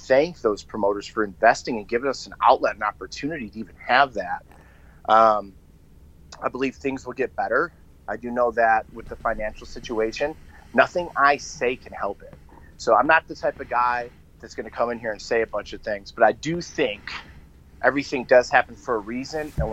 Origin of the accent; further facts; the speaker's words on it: Buffalo, New York, United States; I'm from Buffalo. So they're northern guys, and they're starting to dip in the south.